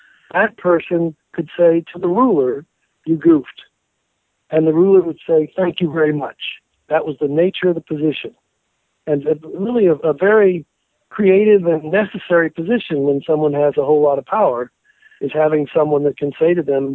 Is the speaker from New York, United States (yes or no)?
no; San Antonio, Texas, United States; born or raised there